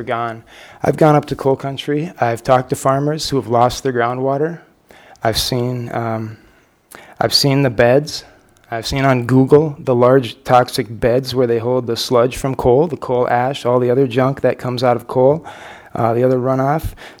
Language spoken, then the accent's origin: English; North Dakota, United States; born there; I was born in North Dakota. I was educated in North Dakota, got my master's at UND, and then I spent 10 years traveling the world, lived in several different countries, learned several different languages